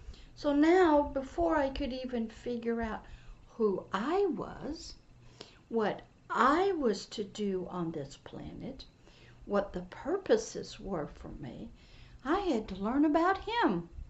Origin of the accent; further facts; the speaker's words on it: United States; Well, I didn't know anything about kings because I grew up in democracy, and I grew up in America.